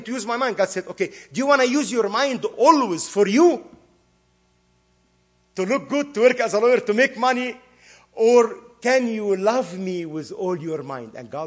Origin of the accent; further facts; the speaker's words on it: Egypt; English is a second language; I was born and raised in Egypt.